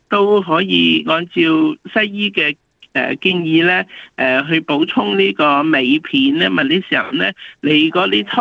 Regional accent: China; 我们中国人讲嘢就揽埋了风湿啦

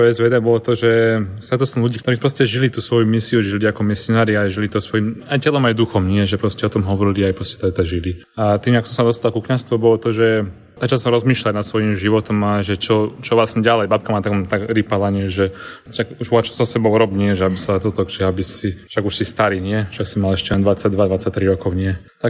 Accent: Rybany, Trenčín Region, Slovakia; now in Rome, Italy; momentálne som akože som zo Slovenska, pochádzam z Rybian

